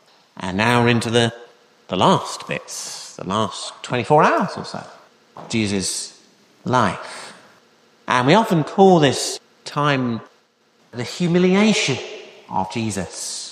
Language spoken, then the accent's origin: English; United Kingdom; We're British, we don't tend to do that.